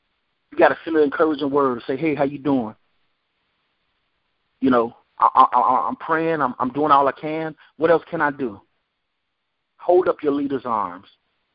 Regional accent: Chicago, Illinois, United States; now in Jacksonville, United States; I have to love my city, Jacksonville. I'm from Chicago, but I have to love my city, Jacksonville.

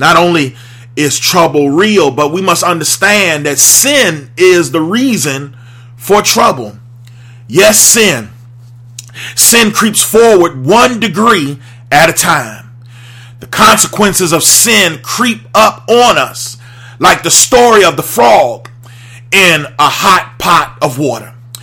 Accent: Jersey City, New Jersey, United States; I was growing up in Jersey City, New Jersey at 167 Clinton Avenue, 07304.

